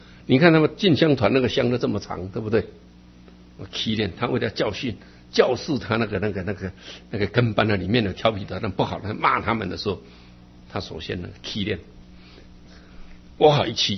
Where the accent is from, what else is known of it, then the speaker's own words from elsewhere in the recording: Yilan County, Taiwan; 在我小时候啊，台湾人口只有500多万，所以乡下真的是很偏僻。所以我们乡下有什么啊，我们宜兰县